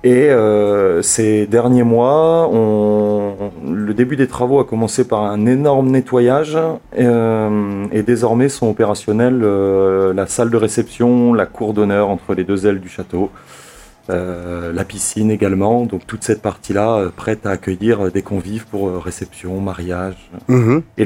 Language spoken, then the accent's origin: French; Hauts-de-France, France; moved away; On est natif de Picardie et le travail et une envie personnelle a fait qu'on s'est retrouvé dans le sud-ouest.